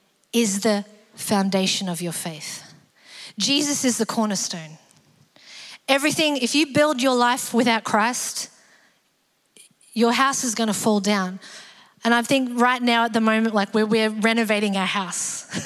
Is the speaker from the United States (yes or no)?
no; Australia; I grew up Australian. I know the Australian colloquialisms